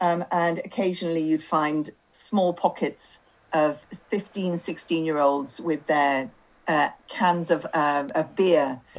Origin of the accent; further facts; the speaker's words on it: Midlands, United Kingdom; now in London, United Kingdom; even though I come from the Midlands, I feel very much as if London is my home now.